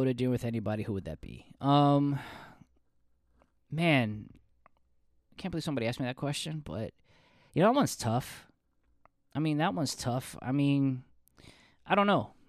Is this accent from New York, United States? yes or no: yes; New York, United States; I mean, I'm from New York, so I've seen how that's our city moves in New York